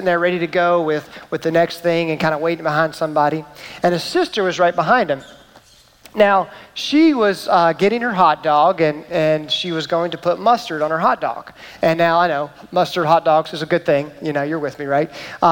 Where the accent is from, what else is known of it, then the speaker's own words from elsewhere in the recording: Atlanta, Georgia, United States; I grew up in Atlanta with a family that would get together on the holidays and birthdays